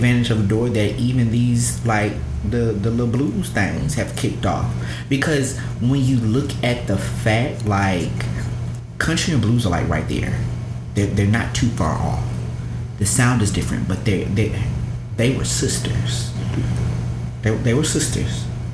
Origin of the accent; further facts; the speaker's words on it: the South, United States; as a Southerner, okay, as someone born and raised and bred in the South, I'm offended.